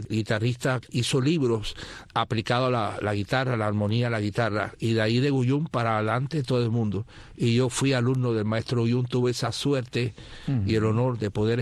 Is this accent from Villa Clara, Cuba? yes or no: no; San Miguel del Padrón, Havana, Cuba; No, yo me crié en San Miguel del Padrón.